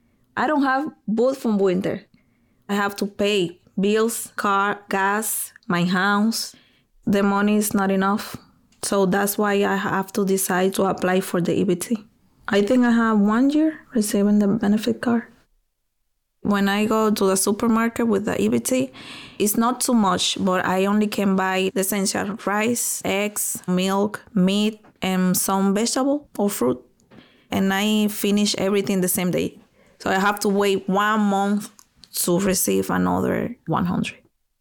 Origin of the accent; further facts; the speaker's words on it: Dominican Republic; English is a second language; now in Chicago, United States; I'm from Dominican Republic. I only have 7 years here in Chicago and the United States.